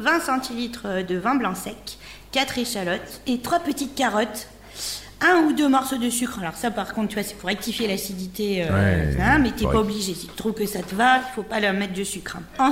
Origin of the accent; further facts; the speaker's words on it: Castets, Nouvelle-Aquitaine, France; Moi, je suis de Lévignac, Castets-Lévignac, dans les Landes.